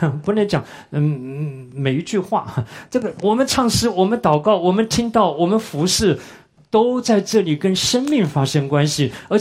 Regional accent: Taiwan; 我小的时候在台湾

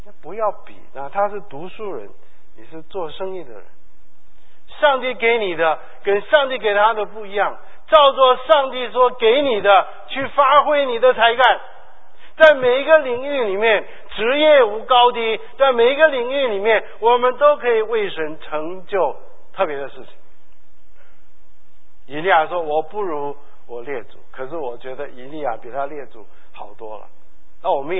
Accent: Shandong, China; accent: Shandong; 这我们都是山东人，口音有点像

